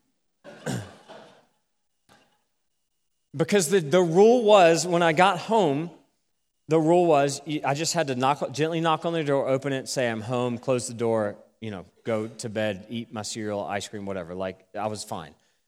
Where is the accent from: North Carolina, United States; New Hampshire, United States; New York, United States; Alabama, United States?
North Carolina, United States; Greensboro; the home I grew up in Greensboro